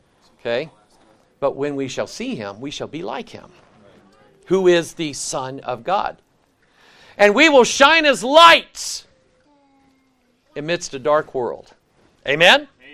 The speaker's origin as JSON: {"language": "English", "region": "Arkansas", "country": "United States", "tie": "born there", "said": "I'm not a native of Minnesota. I'm actually not a native of Missouri. I was born in Arkansas."}